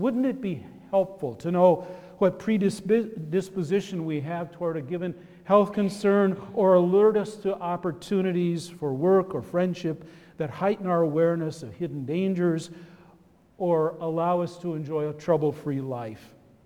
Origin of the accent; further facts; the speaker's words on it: Everett, Washington, United States; In my hometown, these still exist along the main highway through Everett, Washington